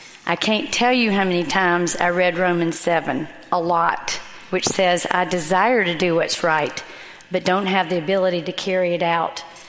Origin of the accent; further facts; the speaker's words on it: Columbia, South Carolina, United States; I grew up here in Columbia in a wonderful home.